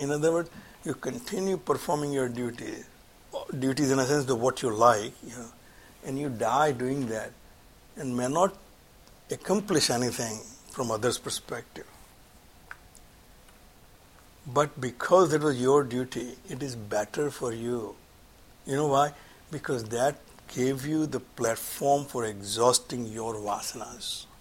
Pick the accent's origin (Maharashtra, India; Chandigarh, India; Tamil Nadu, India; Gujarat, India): Gujarat, India; Surat; when I was growing up in Surat in a street, there was a Kadiwala family who were, they were basically a grocery shop there.